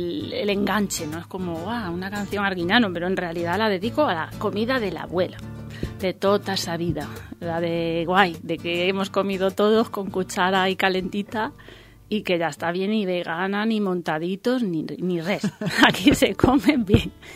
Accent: Galicia, Spain; Ay, como buena gallega, pues los mariscos

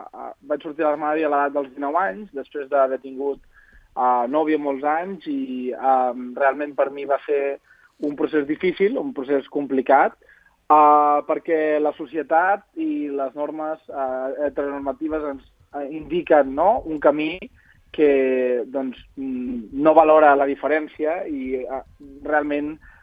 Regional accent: Reus, Catalonia, Spain; born there; vaig néixer a Reus, és una ciutat de 100.000 habitants

